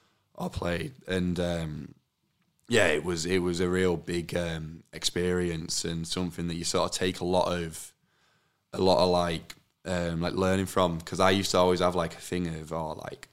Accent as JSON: {"language": "English", "region": "England", "country": "United Kingdom", "tie": "born or raised there", "said": "growing up in England"}